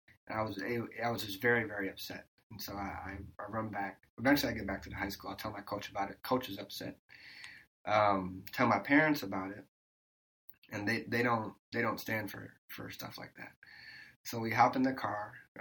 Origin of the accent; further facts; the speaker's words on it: Wauwatosa, Wisconsin, United States; I grew up in Milwaukee in a suburb area called Wauwatosa.